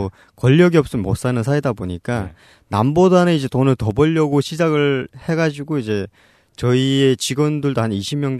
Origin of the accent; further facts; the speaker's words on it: Musan, North Hamgyong, North Korea; moved away as an adult; now in South Korea; 저는 2014년 북한을 탈북을 해서 대한민국에 정착을 했고요. 그리고 고향은 함경북도 무산이라는 곳입니다.